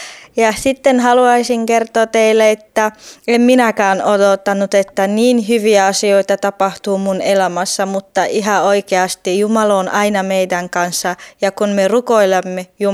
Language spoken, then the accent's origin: Finnish; Bulgaria; now in Finland; olen Bulgariasta kotoisin, olen Bulgarian turkkilainen.